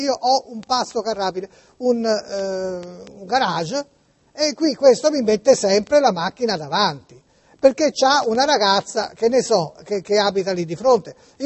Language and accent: Italian; Tuscany, Italy; Io sono toscano, ma abito nella zona.